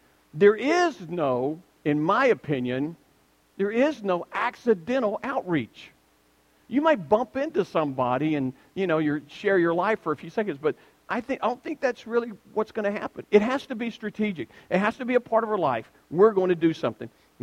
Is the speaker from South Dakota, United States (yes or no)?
no; Alabama, United States; now in Oklahoma, United States; I grew up in Alabama, live in Oklahoma, and I want to fish in Colorado.